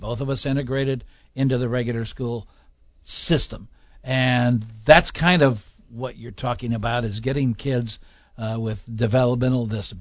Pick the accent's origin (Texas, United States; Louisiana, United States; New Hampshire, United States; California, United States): California, United States; As I grew up in Southern California, I had vision issues